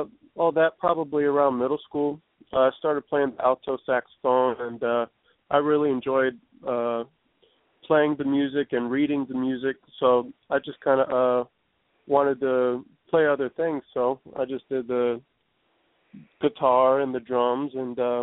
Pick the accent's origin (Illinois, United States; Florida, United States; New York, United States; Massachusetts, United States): Florida, United States; St. Petersburg; Well, I'm from St. Petersburg, Florida. I'm 24 years old.